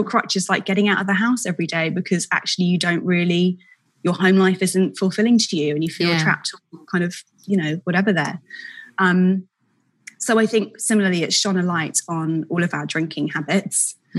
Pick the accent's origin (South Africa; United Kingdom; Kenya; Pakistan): United Kingdom; now in New York, United States; moving to New York as a Brit, you get introduced to all the expats